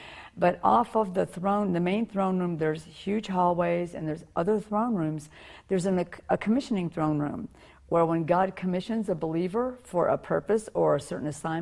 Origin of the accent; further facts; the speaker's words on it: the South, United States; You know, I'm from the South, so a Southern mansion would look like that.